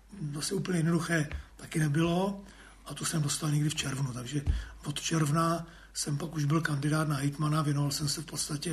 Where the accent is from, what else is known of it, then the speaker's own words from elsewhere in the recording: South Bohemian Region, Czechia; takže jsem rodilý Jihočech